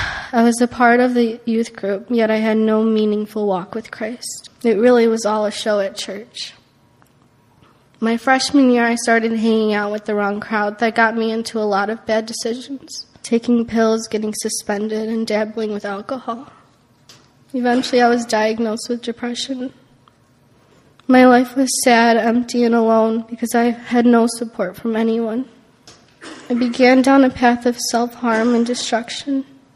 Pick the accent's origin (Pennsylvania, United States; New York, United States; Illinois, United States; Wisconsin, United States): Illinois, United States; I was born in the Chicago area and was raised in a family where we attended church each Sunday.